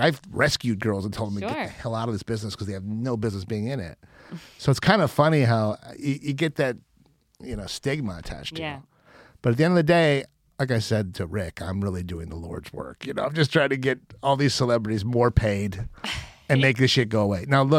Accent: Cleveland, Ohio, United States; But we're both from Cleveland, so like we have like this Midwestern common sense thing

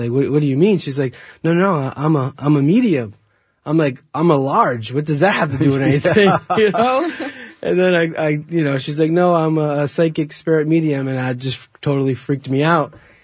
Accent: Rhode Island, United States; now in Los Angeles, United States; Yeah, I'm from Rhode Island and just moved out here to L.A.

